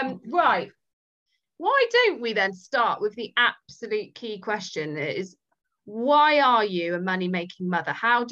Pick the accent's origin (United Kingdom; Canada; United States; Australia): United Kingdom; Bristol, South West England; accent: West Country; And you will be surprised that I'm not a Geordie or a person from Middlesbrough, whatever you class yourself as, Carla. I'm coming at you from Bristol.